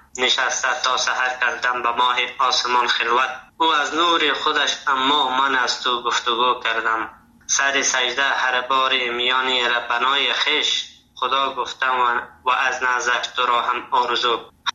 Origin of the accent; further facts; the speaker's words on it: Afghanistan; first language Dari; اما در مجموع زبان دری به اصطلاح زبان مادریم است، فضل خدا مشکل نداره. ما همچنان زبان تحصیل ما زبان هزارگی را میفهمم، بلدیت دارم 100%. دیگه ازبکی را بلدیت دارم میفهمم، چون شبرغان